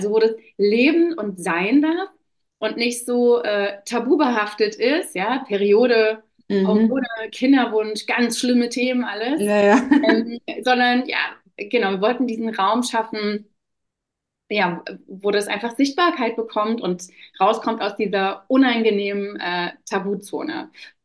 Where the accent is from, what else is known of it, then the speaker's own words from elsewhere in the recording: Leipzig, Saxony, Germany; moved away as an adult; also born or lived in Munich; now in Berlin, Germany; Ich komme ursprünglich aus Leipzig und bin dann nach dem Studium beruflich quasi ausgewandert über mehrere Stationen, München, dann nach Berlin gekommen.